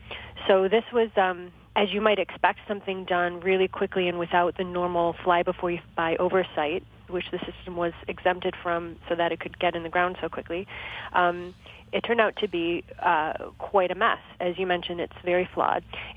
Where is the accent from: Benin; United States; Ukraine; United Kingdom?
United States; Michigan; Yeah, well, I'm from Michigan, and I've seen how hard it is to be unemployed